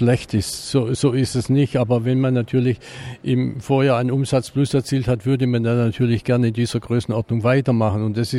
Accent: Baden-Württemberg, Germany; Ich komme ja nun aus Baden-Württemberg

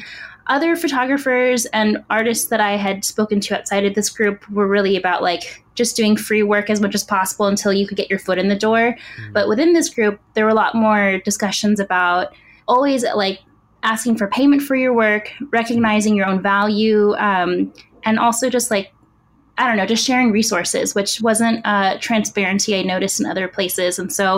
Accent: California, United States; now in Portland, United States; I'm a photographer freelance. I'm from California, from the Bay Area. I've been living up here in Portland for about 5 years now.

